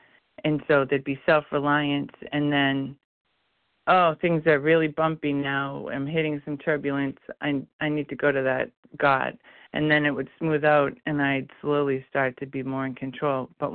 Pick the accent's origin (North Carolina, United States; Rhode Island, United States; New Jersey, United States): Rhode Island, United States; from Rhode Island.